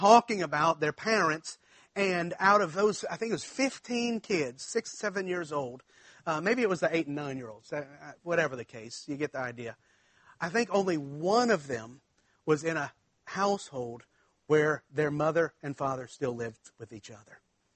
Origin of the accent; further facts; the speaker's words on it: Baton Rouge, Louisiana, United States; I grew up in Baton Rouge, and at LSU, Louisiana State University, we had a day camp